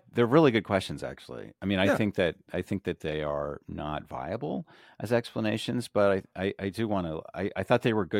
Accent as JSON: {"language": "English", "country": "United States", "said": "Buoy, because we're Americans, that's how we say it. We're not being dumb, we're just being American, which is maybe the same thing."}